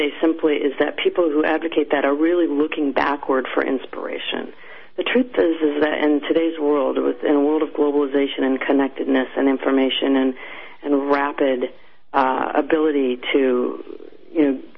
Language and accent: English; New Mexico, United States; I'm from New Mexico too, so I'm from a state that's dependent on the Cold War, on these nuclear weapons complexes.